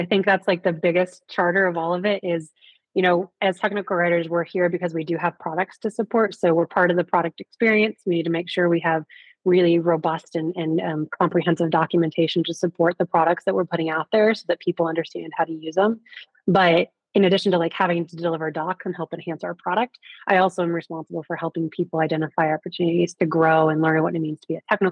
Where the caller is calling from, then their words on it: Houston, Texas, United States; I am in the Houston, Texas area.